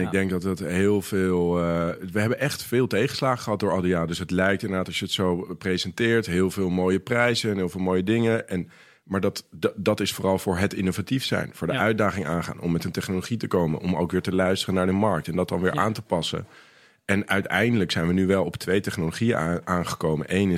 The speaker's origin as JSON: {"language": "Dutch", "town": "Amsterdam", "region": "North Holland", "country": "Netherlands", "tie": "born or raised there", "said": "Nou, ik kom uit Amsterdam. Dus het was nu ook een thuiswedstrijd. Ik woon weer in Amsterdam. En ik ben wel een beetje ook in Amsterdam opgegroeid."}